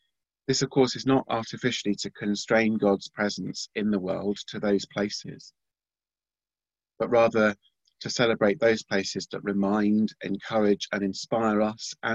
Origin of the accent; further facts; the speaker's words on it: Reading, South East England, United Kingdom; now in London, United Kingdom; Now, I grew up in Reading, and when I left there to come to London, it was not very far.